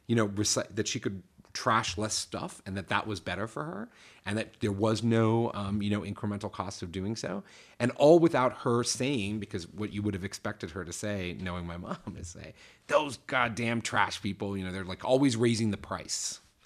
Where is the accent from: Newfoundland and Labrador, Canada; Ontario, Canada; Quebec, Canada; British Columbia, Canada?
Ontario, Canada; Toronto; I grew up in Toronto and I lived there.